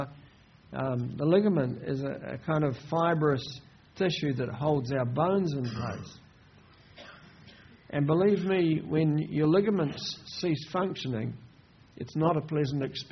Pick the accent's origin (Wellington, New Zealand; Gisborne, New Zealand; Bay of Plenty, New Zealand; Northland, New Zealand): Wellington, New Zealand; And I grew up in Wellington.